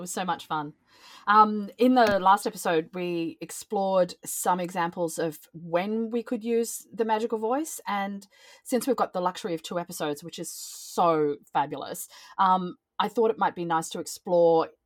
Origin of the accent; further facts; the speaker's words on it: Australia; I'm from Australia, so as you can hear by the accent